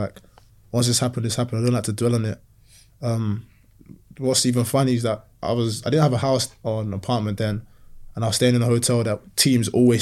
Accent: Nigeria; I'm stingy, you know, I'm proper Nigerian, stingy with data.

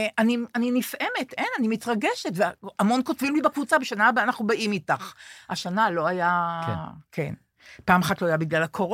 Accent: Jerusalem, Jerusalem District, Israel; ירושלמית, שימו לב.

